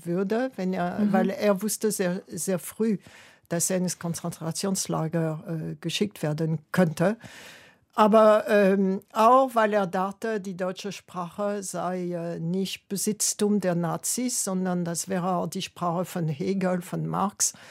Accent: Île-de-France, France; accent: Paris suburbs working-class accent; German is a second language; Erstmal hatte ich einen Akzent. Ich hatte einen Akzent aus den Vororten von Paris, also einen Arbeiterakzent.

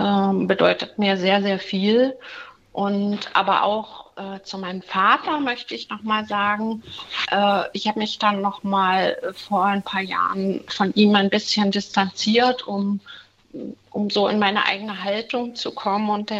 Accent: Germany; Also ich bin in der DDR groß geworden.

